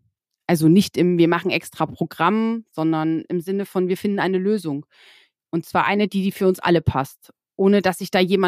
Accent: Lusatia, Germany; Mein Mann kommt aus dem Havelland, ich komme aus der Lausitz.

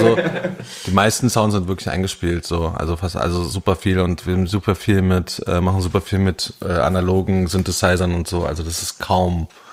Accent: eastern Germany, Germany; ich komme halt aus dem Osten

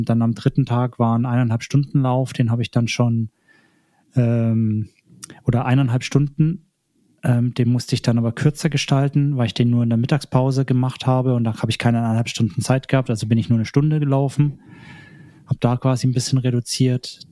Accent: Lenzburg, Aargau, Switzerland; Und dann bin ich bei uns in Lenzburg immer schön Richtung Schloss Lenzburg nach oben

